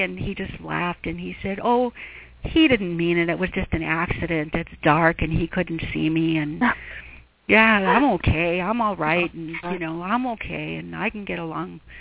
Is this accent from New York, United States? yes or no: no; Glendale, Arizona, United States; I'm from Arizona. I was born in Glendale, Arizona.